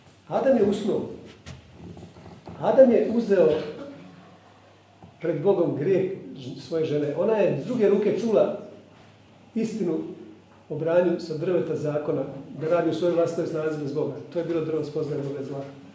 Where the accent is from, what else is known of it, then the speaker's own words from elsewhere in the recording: Dalmatia, Croatia; Kod nas u Dalmaciji postoje divlje biljke.